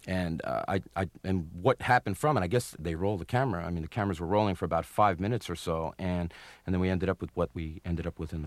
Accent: Brooklyn, New York, United States; I grew up in Brooklyn, and strangely enough, I portrayed somebody at that moment.

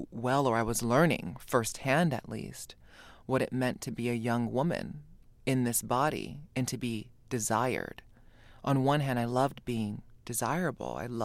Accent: Hawaii, United States; I, you know, growing up in Hawaii, trans people were a part of my everyday.

